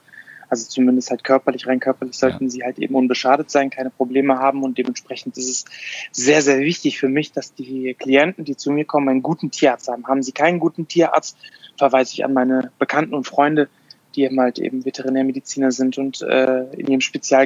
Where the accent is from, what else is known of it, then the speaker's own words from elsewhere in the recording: Afghanistan; German is a second language; now in Germany; Ich bin in Afghanistan groß geworden